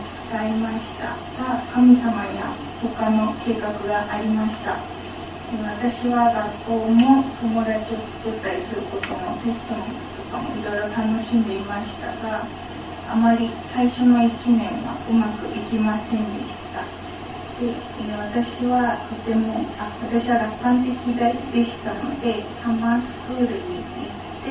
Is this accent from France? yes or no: no; Jamaica; Japanese is a second language; now in Japan; 私はジャマイカと呼ばれるカリブ海が美しい島、火と水の国の出身です。日の出の国と呼ばれている日本に来て3年になります。